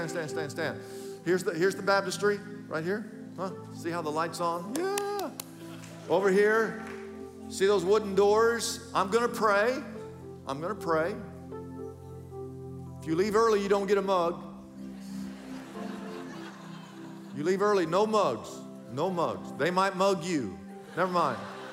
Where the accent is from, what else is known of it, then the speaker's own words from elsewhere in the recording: Wichita, Kansas, United States; When I was a little boy growing up, I grew up in Wichita, Kansas. I grew up in Kansas.